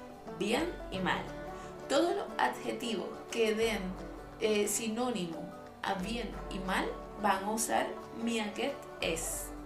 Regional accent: Venezuela; yo soy venezolana y cuando en mi país yo veía a alguien

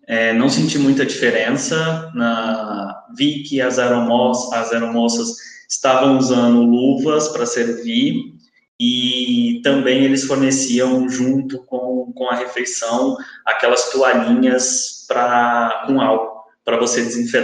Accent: São Paulo, Brazil; now in Porto, Portugal; lembrando que eu saí do Porto, né, no aeroporto Francisco Sá Carneiro, cheguei no Brasil no aeroporto de Guarulhos, em São Paulo. Posteriormente, no outro dia, eu peguei um voo no aeroporto de Congonhas até o aeroporto de Ribeirão Preto, que é mais próximo à minha cidade natal.

